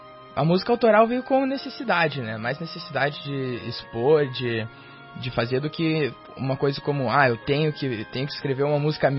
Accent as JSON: {"language": "Portuguese", "town": "São José dos Pinhais", "region": "Paraná", "country": "Brazil", "tie": "born there", "lives_now": "Curitiba, Brazil", "said": "Nasci lá, agora tô morando em Curitiba, mas..."}